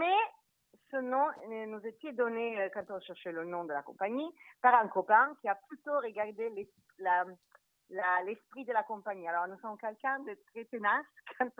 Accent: Rome, Lazio, Italy; French is a second language; Eh bien, moi, je suis de Rome.

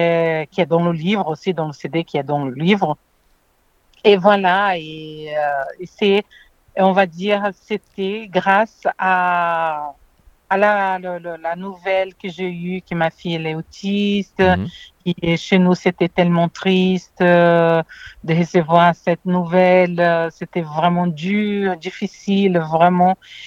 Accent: Brazil; French is a second language; now in France; Oui, oui, je suis brésilienne. J'habite en France, ça fait déjà 23 ans.

